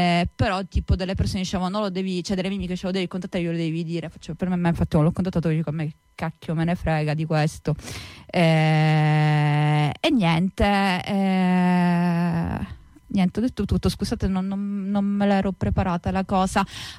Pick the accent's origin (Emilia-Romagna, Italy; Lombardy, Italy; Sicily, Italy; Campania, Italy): Sicily, Italy; Sono partita dalla Sicilia perché io sono siciliana.